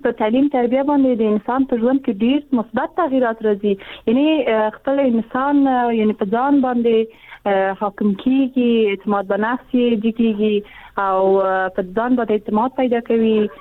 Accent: Afghanistan; زه پښېمانه یم چې زه په افغانستان کښې پیدا شوی یم، زه د افغانستان یوه جلۍ یم

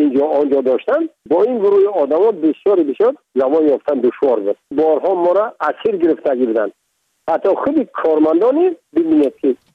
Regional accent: Tajikistan; first language Tajik; من تاجیک هستم، تو هم تاجیک هستی، زبان منم تاجیک هست، دینم این هست،

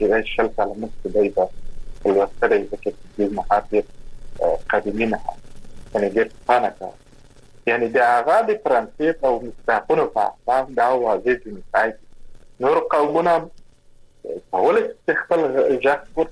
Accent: Kandahar, Afghanistan; لکه موږ د کندهار یو

